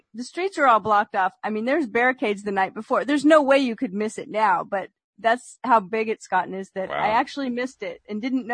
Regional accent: San Francisco, California, United States; moved away; You like little things like in California, where I grew up in the Bay Area, San Francisco

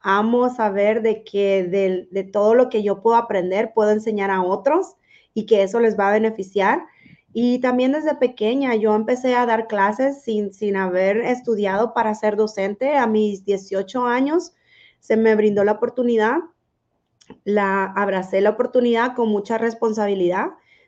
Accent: Honduras; Pues yo soy hondureña y entonces estaba en un país que siempre hemos visto la necesidad, ¿verdad?

